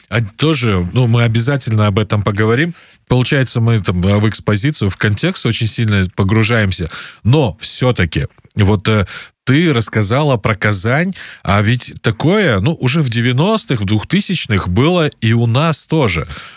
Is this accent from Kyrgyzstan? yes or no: yes; Jalal-Abad, Jalal-Abad Region, Kyrgyzstan; И, ну, я, правда, вырос в Джалабаде, но у нас тоже были подобные группировки